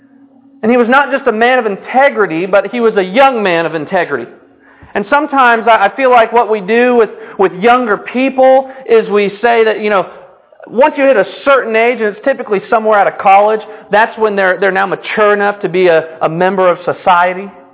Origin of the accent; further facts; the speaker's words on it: California, United States; Now, I grew up in Orange County. Spent 18 years of my life in Orange County.